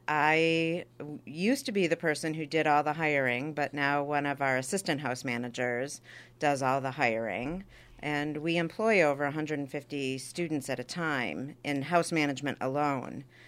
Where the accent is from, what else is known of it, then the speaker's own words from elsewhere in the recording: Wichita Falls, Texas, United States; also born or lived in Minneapolis, Minnesota; I was born in Minnesota, in Minneapolis. And while my father was a resident at the University of Minnesota Hospital, we left shortly after I was born and moved to Wichita, Texas, Wichita Falls, where I tell people I learned to walk and talk. So I'm a little bit Texan.